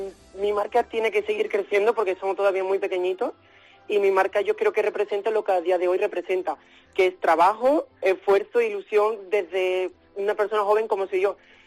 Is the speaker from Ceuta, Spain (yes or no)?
no; Albaida, Valencian Community, Spain; pero yo he apostado por mi pueblo porque la tecnología, las redes, hacen posible que a día de hoy pues pueda vender yo desde Albaida a cualquier punto del mundo.